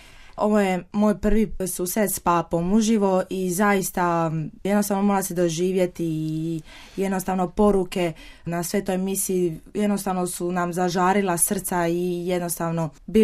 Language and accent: Croatian; Split, Split-Dalmatia County, Croatia; dolazim iz Splita i pohađam drugu jezičnu gimnaziju.